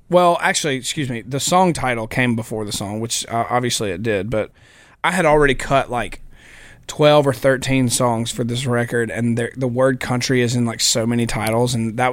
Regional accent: Mississippi, United States; I'm from Mississippi.

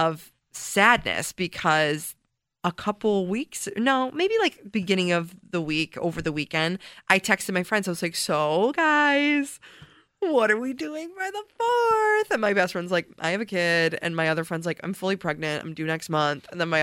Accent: Canandaigua, New York, United States; the 4th of July has always been, like, a huge part of my life, and like it's always been, especially growing up in Canandaigua.

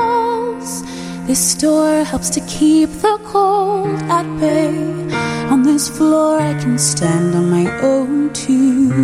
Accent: Maryland, United States; now in Chicago, United States; Yes, I'm from Maryland. I just moved here over a year ago, last January, and I've been working here ever since, and now I'm part of the Chicago community.

